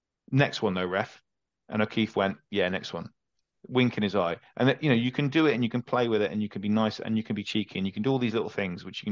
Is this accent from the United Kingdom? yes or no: yes; England, United Kingdom; I as an Englishman